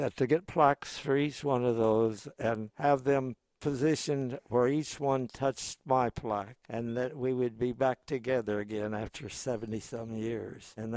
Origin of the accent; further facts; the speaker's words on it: United States; I'm thankful that I'm an American.